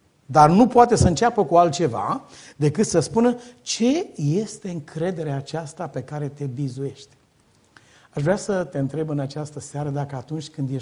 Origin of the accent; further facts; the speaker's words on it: Târgoviște, Dâmbovița, Romania; când revăd orașul natal, Târgoviște